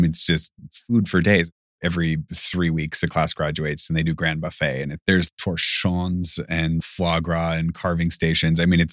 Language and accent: English; California, United States; now in Seattle, United States; Growing up in California and knowing California, I mean, the growing season is so infinite.